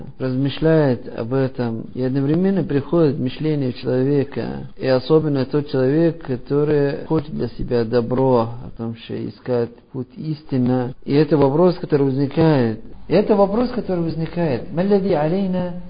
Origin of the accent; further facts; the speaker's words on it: Somalia; особенно у нас на родине, Сомали